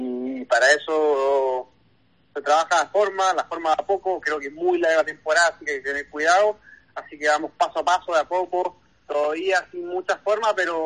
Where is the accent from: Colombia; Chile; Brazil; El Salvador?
Chile; o yo que vengo de Chile